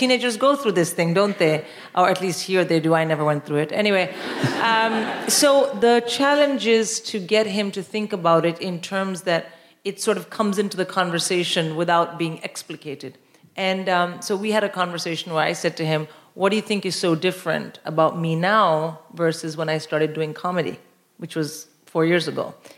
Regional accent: India; Well, I grew up in India

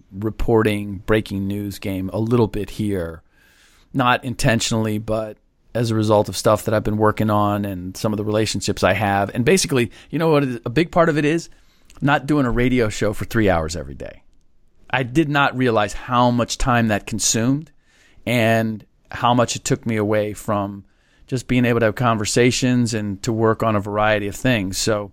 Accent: Midwest, United States; also born or lived in East; Even though I'm from the Midwest.

